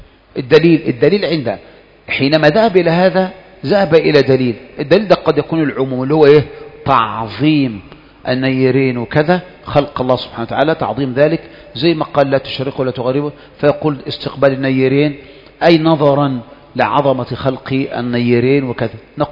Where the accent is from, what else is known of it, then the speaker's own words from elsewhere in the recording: Egypt; ولهذا تجد عندنا في مصر ورثنا منذ الصغر ان كتب الفقه نيل الاوطار سبل السلام